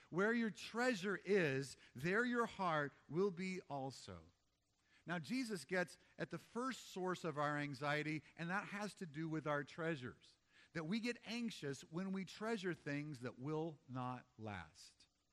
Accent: Memphis, Tennessee, United States; But I grew up in Memphis, Tennessee part of the time, and we had tornadoes regularly.

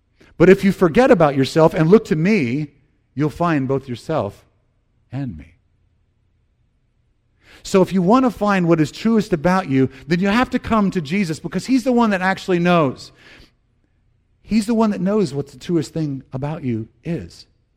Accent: the South, United States; But I said that, and I'm from the South.

